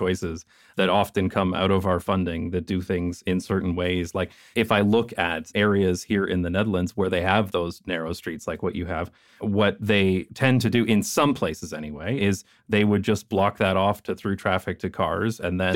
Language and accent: English; Canada; I am Canadian.